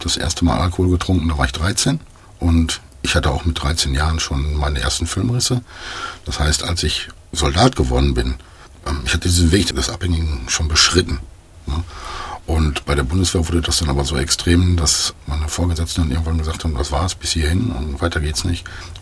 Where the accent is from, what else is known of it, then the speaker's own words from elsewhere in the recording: Hagen, North Rhine-Westphalia, Germany; born there; also born or lived in Hannover; In Hagen, Westfalen.